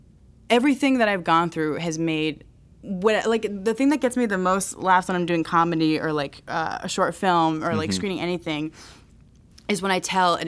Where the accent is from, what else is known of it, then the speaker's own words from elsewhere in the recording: Los Angeles, California, United States; Like, cause I grew up in Los Angeles, and like I was like, I just want to go to a white high school. I want to have the 90210 experience. Like, I grew up around Mexicans and Filipinos